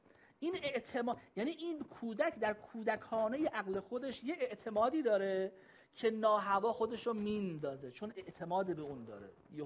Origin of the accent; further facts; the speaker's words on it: Tehran, Tehran Province, Iran; یکیشون تو شهر خودم تهران بغل خونم اینا.